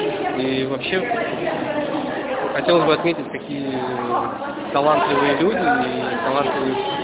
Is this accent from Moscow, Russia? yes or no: no; Kronstadt, Saint Petersburg, Russia; Да, конечно, я родился в Кронштадте, всю жизнь там.